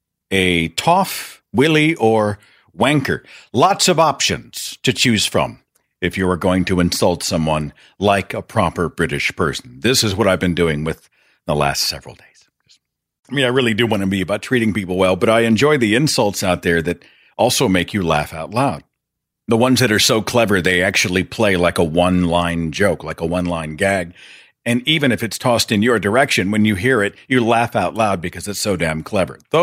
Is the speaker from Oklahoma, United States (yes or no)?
yes; Oklahoma, United States; And I can say that because I'm from Oklahoma and I am one.